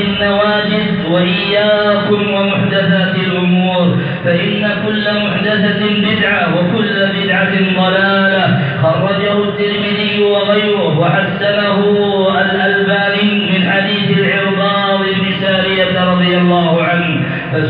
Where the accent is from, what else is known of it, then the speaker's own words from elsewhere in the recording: Yemen; اللهم جنب بلادنا اليمن وسائر بلاد